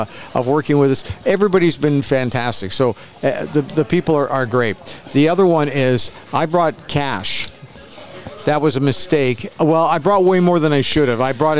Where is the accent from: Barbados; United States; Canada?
Canada; Edmonton, Alberta; so here we are from Edmonton, and we think that's pretty far north, and it really isn't.